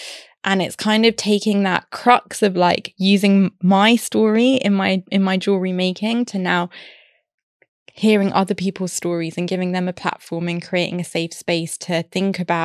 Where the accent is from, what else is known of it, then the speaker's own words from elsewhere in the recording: Wembley, London, United Kingdom; growing up in Wembley, going to Ealing Road with my ba, my grandma, walking up and down, hearing the music blaring, going to the mandir, seeing her jewellery, seeing my mum's jewellery